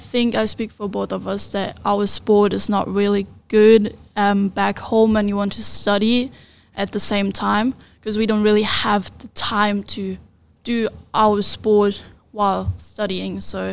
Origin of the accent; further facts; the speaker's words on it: Germany; English is a second language; now in United States; I'm from Germany, a pretty bigger city, but not really big.